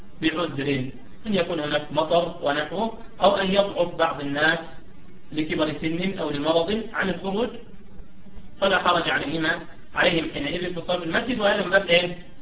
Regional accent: Egypt; يعني لا سيما في بلدي أنا بين الساحة والساحة شارع واحد، بين خلاء وخلاء شارع واحد، وهذا الأمر منتشر عندنا في مصر، لا أعلم أن منتشر في بلد أخرى

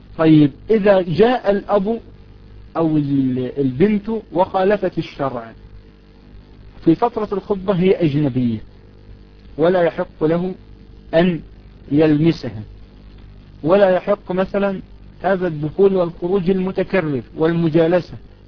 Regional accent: Egypt; لكن هل هي جزء من المهر في العرف عندنا في مصر مثلا؟

